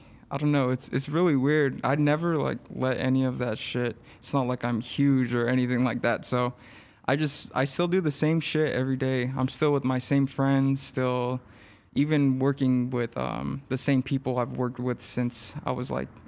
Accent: Los Angeles, California, United States; So I grew up in East LA.

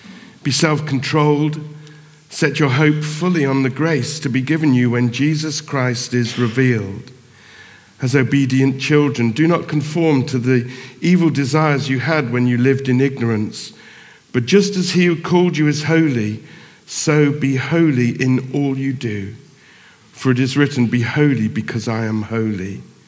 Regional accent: Plymouth, South West England, United Kingdom; also born or lived in Bristol / Somerset; I was born in Bristol and then spent 10 years in Plymouth and then moved back up to Somerset. But growing up as a young boy in Plymouth was, we lived in the city

